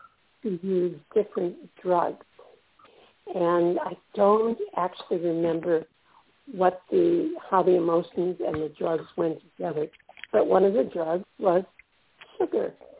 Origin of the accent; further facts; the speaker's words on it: Milwaukee, Wisconsin, United States; I grew up in Milwaukee, and we had custard stands.